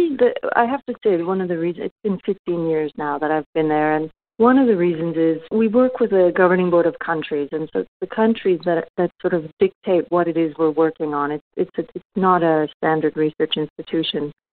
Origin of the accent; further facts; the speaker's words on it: Canada; now in Paris, France; I'm originally from Canada. Moved across the pond to Paris